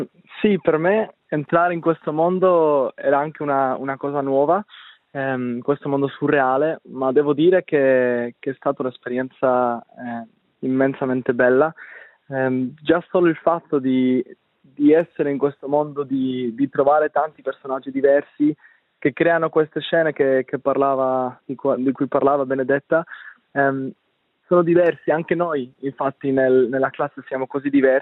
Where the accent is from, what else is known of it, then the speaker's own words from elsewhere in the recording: Spain; Italian is a second language; now in Italy; io per esempio sono spagnolo